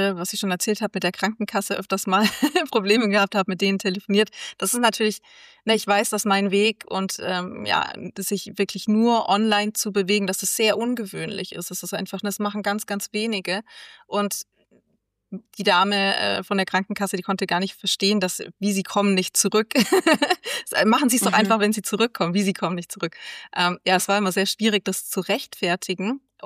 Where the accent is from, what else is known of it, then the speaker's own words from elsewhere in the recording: Germany; dass ich als Deutscher auch woanders gründen kann.